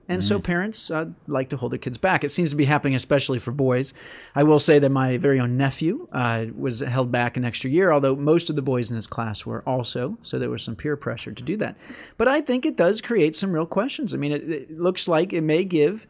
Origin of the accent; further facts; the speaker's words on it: St. Louis, Missouri, United States; Ooh, my hometown, baby.